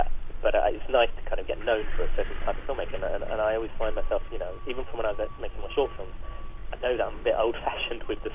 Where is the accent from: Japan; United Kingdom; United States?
United Kingdom; London; I grew up with a Muslim background, an Indian background, but I grew up in London.